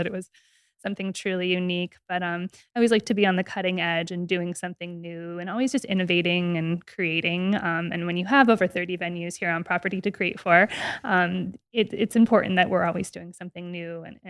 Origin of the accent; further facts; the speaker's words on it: Las Vegas, Nevada, United States; So I'm born and raised in Las Vegas. Both my parents were born here.